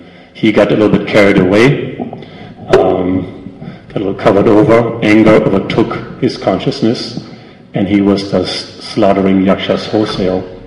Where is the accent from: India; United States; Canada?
India; Mumbai, Maharashtra; I came from Mumbai, now I'm here